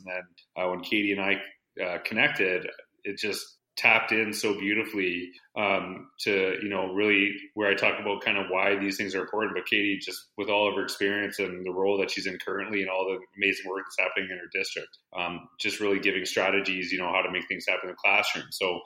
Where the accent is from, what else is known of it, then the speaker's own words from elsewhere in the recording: Humboldt, Saskatchewan, Canada; now in Edmonton, Canada; I'm actually live in Edmonton, Alberta. I'm actually from Humboldt, Saskatchewan.